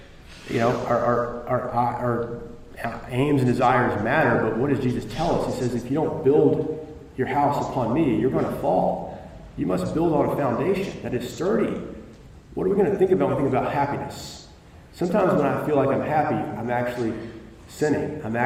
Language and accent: English; United States; So, for instance, we have been indoctrinated, because we are American, that we have the right to pursue life, liberty, and the pursuit of happiness.